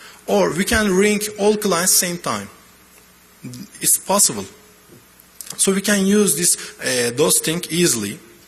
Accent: Turkey; English is a second language; I'm from Turkey, as you know.

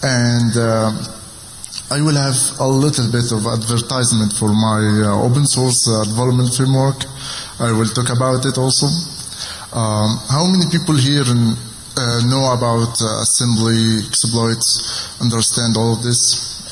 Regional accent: Egypt; now in Qatar; I am from Egypt.

